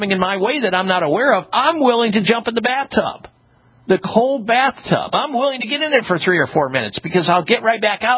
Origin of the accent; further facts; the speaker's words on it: Midwest, United States; I grew up in the Midwest. I hate cold weather.